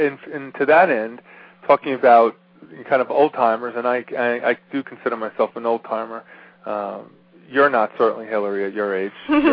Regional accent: Uniondale, New York, United States; growing up in Long Island, in Uniondale, every Friday night in 1977

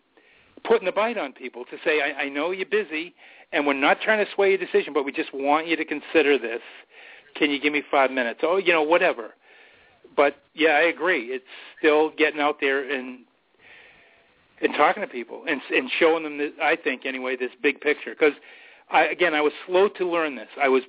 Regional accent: United States; And all of the folks in the U.S., I just embarrassed as an American.

